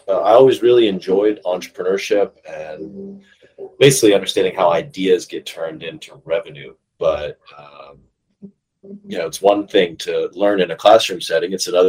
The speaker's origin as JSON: {"language": "English", "town": "Asheville", "region": "North Carolina", "country": "United States", "tie": "born or raised there", "said": "Basically, I'm born and raised in Asheville, North Carolina"}